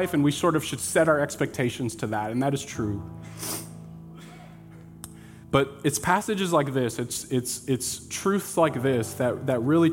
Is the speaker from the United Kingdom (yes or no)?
no; Racine, Wisconsin, United States; I grew up in Racine, just east of here.